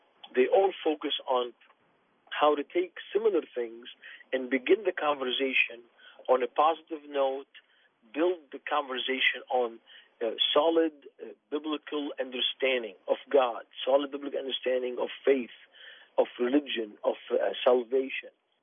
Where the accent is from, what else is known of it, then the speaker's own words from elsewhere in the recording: Beirut, Beirut Governorate, Lebanon; I grew up in Beirut